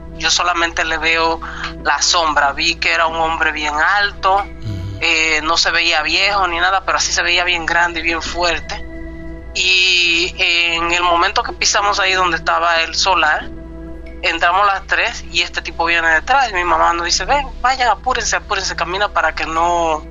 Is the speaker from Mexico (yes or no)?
no; Dominican Republic; now in Canada; yo, perdón, originalmente soy de la República Dominicana.